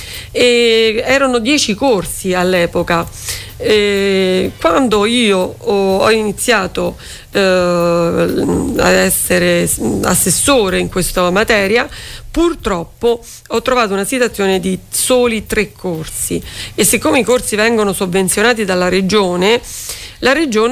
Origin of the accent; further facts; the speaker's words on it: Fiumicino, Lazio, Italy; quando io dico magari in altre regioni d'Italia che vengo da Fiumicino